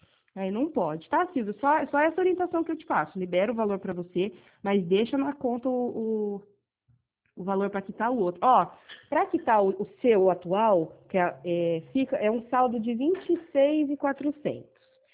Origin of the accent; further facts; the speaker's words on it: Bernardes, Brazil; eu sou aqui de Bernardes mesmo, fica tranquilo, tá? Eu sou mioto.